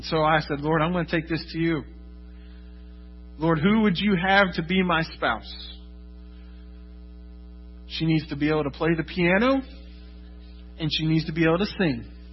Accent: Florida, United States; You know, I grew up in Central Florida, and for some strange reason, I decided to spend my first year of college in upstate New York.

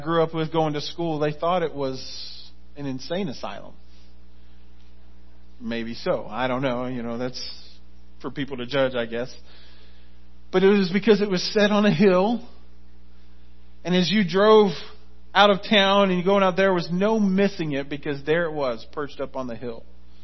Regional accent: Lake Wales, Florida, United States; In Florida, our home where I grew up in Lake Wales was on a hill.

